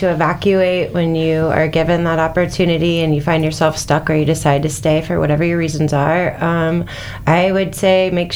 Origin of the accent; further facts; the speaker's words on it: Florida, United States; luckily I've never had to experience that through living here, born and raised in Florida.